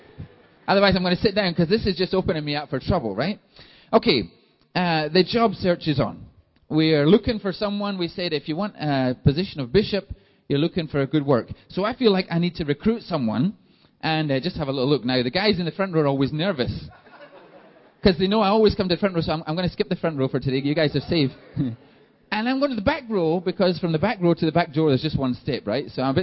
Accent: Scotland, United Kingdom; For those of you who don't know, I'm from Scotland, and I am the presiding elder

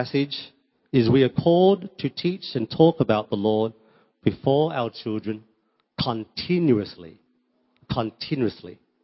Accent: Australia; I also know that Australia, my home country

